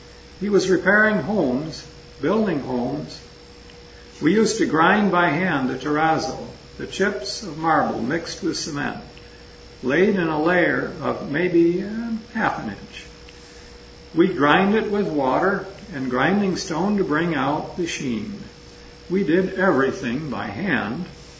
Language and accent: English; Italy; now in United States; I was a citizen, but I had to register as an enemy alien because I was from Italy.